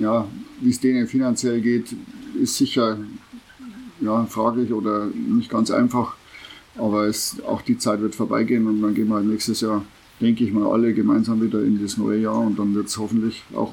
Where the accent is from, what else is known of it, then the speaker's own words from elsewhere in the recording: Pocking, Bavaria, Germany; als ich zurückkam nach Pocking, was schließlich meine Heimatstadt